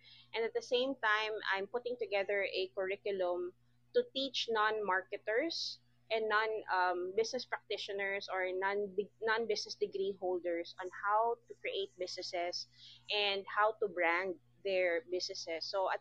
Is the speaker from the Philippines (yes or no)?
yes; Iloilo City, Western Visayas, Philippines; also born or lived in Davao; I'm from Iloilo City. We just recently moved here. So the past 7 years we were in Davao.